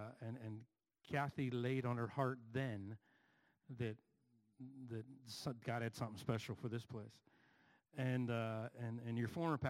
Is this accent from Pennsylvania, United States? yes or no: yes; Turtle Creek, Pennsylvania, United States; I always love coming back to Pittsburgh. This is my home, and I grew up in Turtle Creek